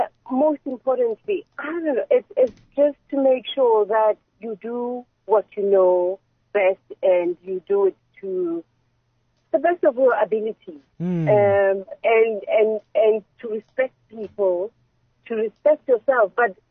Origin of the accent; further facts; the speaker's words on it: Johannesburg, Gauteng, South Africa; I grew up in Johannesburg, Soweto, Dingwana Soweto